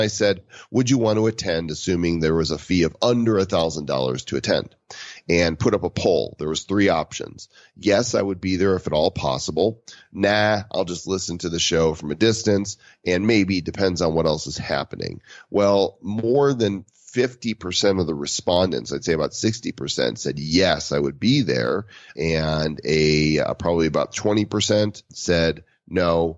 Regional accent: Denver, Colorado, United States; I think it would probably happen in my hometown in Denver, in the center of the United States

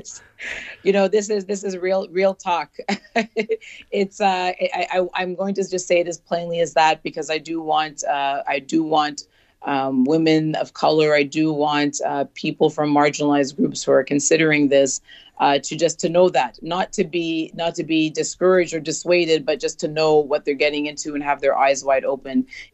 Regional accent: Toronto, Ontario, Canada; I'm a first generation Canadian. I was surrounded growing up in Toronto with all these other extraordinary first generation Canadians from all these diverse backgrounds.

